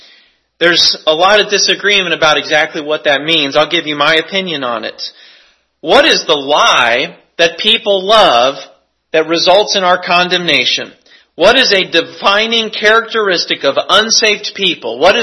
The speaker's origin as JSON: {"language": "English", "town": "Kansas City", "country": "United States", "tie": "born or raised there", "said": "I grew up in the Kansas City area. I became a Chiefs fan."}